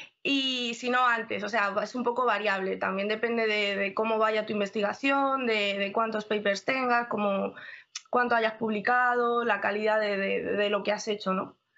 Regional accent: León, Castile and León, Spain; now in Quebec, Canada; tengo un pueblo por ahí en el norte, por León, y mi corazón siempre está ahí. Es lo primero que pienso cuando pienso en España, pienso en mi pueblo.

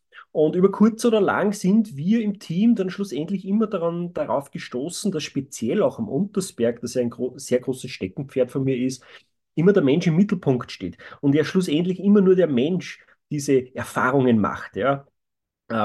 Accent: Austria; Und so habe ich damals auch mit einem Studium begonnen zum psychologischen Berater und bei uns in Österreich.

